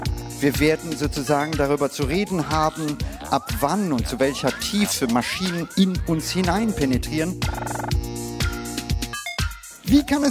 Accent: Bangalore, Karnataka, India; Ich bin selber als Kind in Indien aufgewachsen. Das Indien meiner Kindheit, Südindien, Bangalore, war dunkel. In Indien gab es nicht sonderlich viel elektrisches Licht.

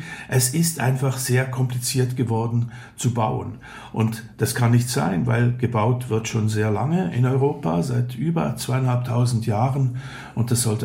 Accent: Switzerland; Zwei Schweizer kümmern sich um deutsche Bauprobleme.

